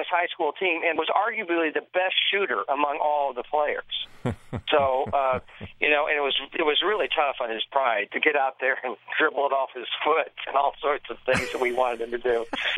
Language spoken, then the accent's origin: English; Bloomington, Indiana, United States; You know, I grew up in Bloomington, Indiana. I grew up as a huge basketball fan, high school basketball fan in particular, so it's a thrill.